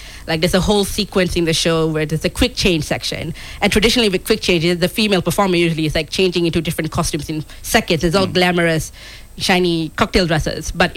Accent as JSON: {"language": "English", "country": "Malaysia", "tie": "born or raised there", "said": "growing up in Malaysia, they have a very strict idea of what gender roles are."}